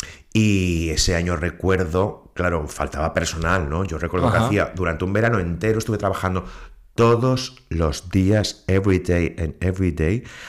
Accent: Ibiza, Balearic Islands, Spain; also born or lived in Málaga; yo soy Ibiza. Yo nací en Málaga, pero me he criado en Ibiza. Yo me considero ibicenco.

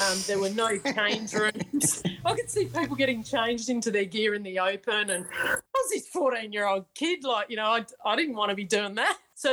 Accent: Adelaide, South Australia, Australia; I grew up in Adelaide

